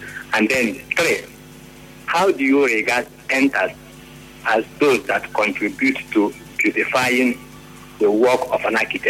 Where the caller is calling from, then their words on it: Aba, Abia, Nigeria; I'm calling from Aba.